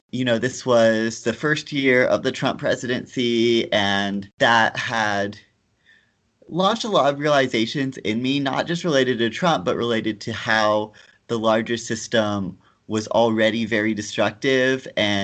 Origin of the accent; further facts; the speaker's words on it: Conyers, Georgia, United States; now in Salt Lake City, United States; I've been in Salt Lake City for a little over 10 years now, but I grew up in Georgia in a kind of suburban town called Conyers